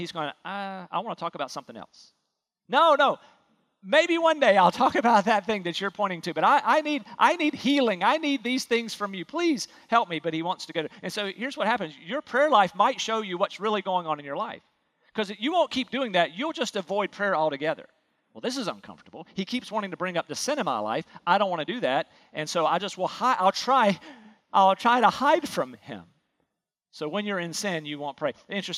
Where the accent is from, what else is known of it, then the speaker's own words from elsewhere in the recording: North Carolina, United States; accent: North Carolina; I think it's my North Carolina accent was there.